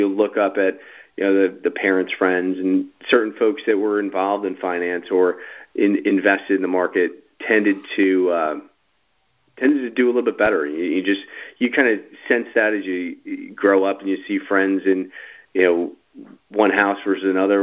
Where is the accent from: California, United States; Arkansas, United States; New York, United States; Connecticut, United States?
Connecticut, United States; Southbury; Yeah, Chris, I grew up in Southbury, Connecticut, so not too far from where you are, and grew up middle class.